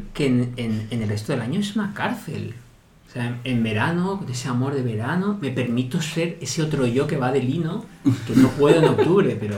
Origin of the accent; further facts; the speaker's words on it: Balearic Islands, Spain; yo soy de Menorca